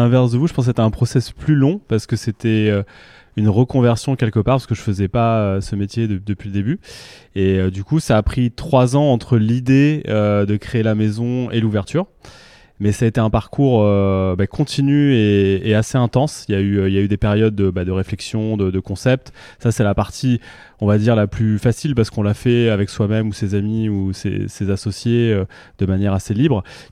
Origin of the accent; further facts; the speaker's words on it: Nantes, Pays de la Loire, France; also born or lived in Bordeaux / London; j'ai grandi à Nantes de 7 ans à 17 ans. Donc j'ai fait primaire, collège, lycée à Nantes. Après, école de commerce à Bordeaux.